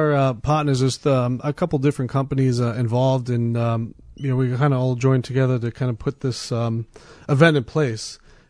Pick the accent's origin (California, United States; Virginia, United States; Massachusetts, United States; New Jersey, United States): Massachusetts, United States; Boston; growing up in Boston